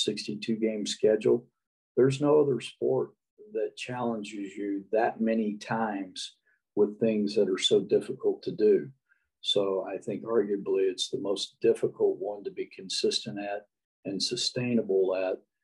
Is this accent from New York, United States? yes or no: no; Arlington, Texas, United States; Well, yeah, you know, I grew up in Arlington, Texas